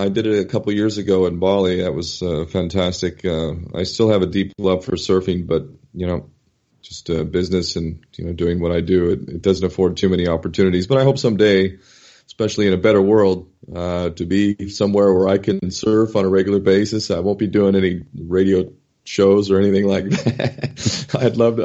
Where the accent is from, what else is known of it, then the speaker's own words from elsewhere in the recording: San Diego, California, United States; also born or lived in Napa / Los Angeles; Yeah, I was born in Napa, but I was raised in San Diego, lived in L.A. a couple years too, but mostly San Diego.